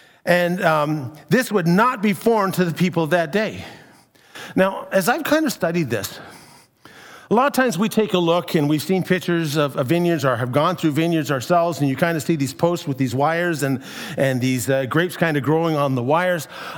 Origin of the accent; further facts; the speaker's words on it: Ontario, Canada; When I grew up in the Niagara region, and so for all of my life, many times when I was living in Niagara, I was living right beside either a peach orchard or a vineyard.